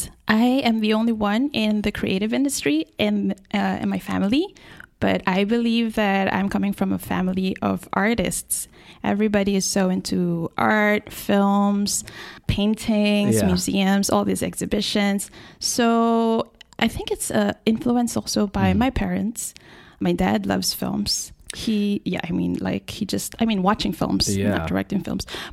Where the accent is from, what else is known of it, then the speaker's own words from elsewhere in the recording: Philippines; now in Singapore; I'm producer at Group X. It's a media production company based in Singapore. Mm-hmm. I've been working there for 7 years, but I'm originally from the Philippines.